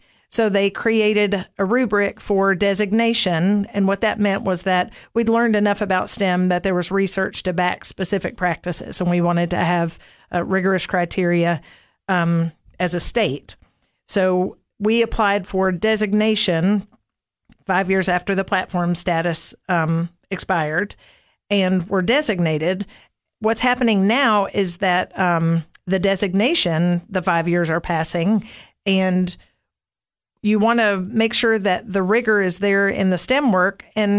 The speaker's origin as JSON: {"language": "English", "town": "Cookeville", "region": "Tennessee", "country": "United States", "tie": "born or raised there", "said": "Yes. I grew up in Cookeville. I went to the original campus school until second grade, and then third grade went to Northeast and then Cookeville Junior High, and was a graduate of Cookeville High School"}